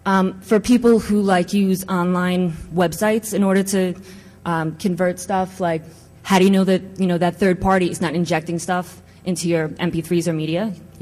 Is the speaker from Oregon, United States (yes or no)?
no; New York City, New York, United States; accent: New York; That's in New York City, in case you didn't hear my accent already.